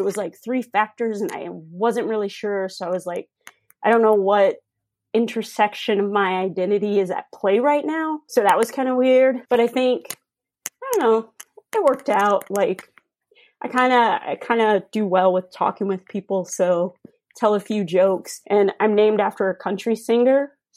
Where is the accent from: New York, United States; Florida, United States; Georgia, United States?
Florida, United States; I grew up in Florida, but going...